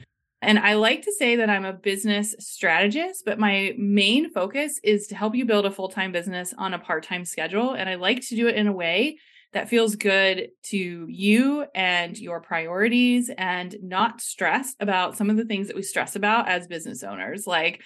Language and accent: English; Columbus, Ohio, United States; I'm from Columbus, Ohio.